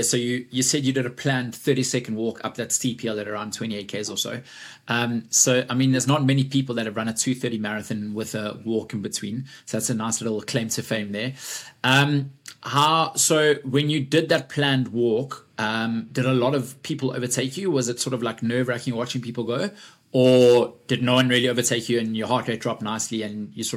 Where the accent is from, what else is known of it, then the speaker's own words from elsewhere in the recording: South Africa; now in United Kingdom; I'm obviously South African, based in the UK